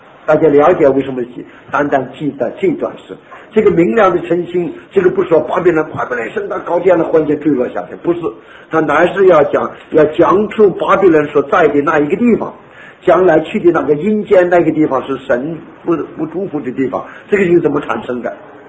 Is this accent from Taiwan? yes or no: no; China; 我中国人更讲了啊